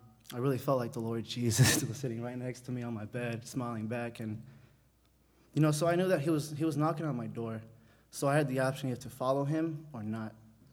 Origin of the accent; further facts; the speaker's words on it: Cathedral City, California, United States; now in Upland, United States; So I'm 19. I was born in Cathedral City. I mean, Palm Springs, was raised in Cathedral City until I was 18. Moved out here 7 months ago to Upland.